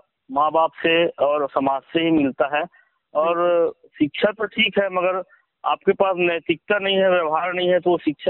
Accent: Chhattisgarh, India; मेरा गांव ऐसे जिला मुख्यालय राजनांदगांव से 16 किलोमीटर और दुर्ग जिला मुख्यालय से 22 किलोमीटर के बीचों बीच है

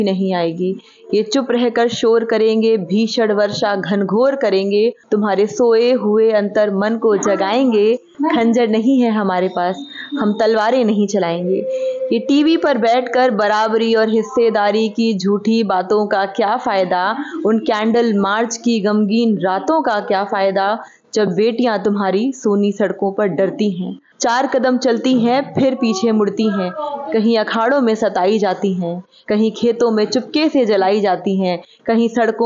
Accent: Uttar Pradesh, India; now in Sipat, India; और मैं बेसिकली उत्तर प्रदेश से हूँ, मगर यहाँ पर हम लोग ही कार्य क्षेत्र है एनटीपीसी में, तो हम लोग यही सीपत में रहते हैं।

